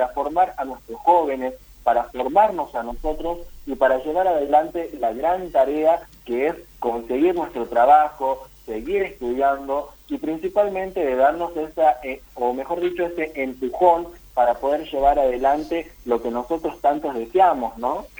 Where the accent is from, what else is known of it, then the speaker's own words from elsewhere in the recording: San José de Metán, Salta, Argentina; moved away as an adult; now in Tucumán, Argentina; Tuve que salir de la provincia de Salta para poder seguir mi carrera, para poder seguir lo que me apasiona, porque en la provincia de Salta, especialmente en la ciudad de San José de Netán, no contamos con una carrera de abogacía